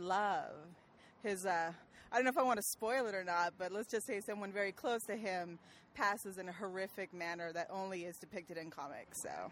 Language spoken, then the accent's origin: English; Gardena, California, United States; I'm from Gardena, California.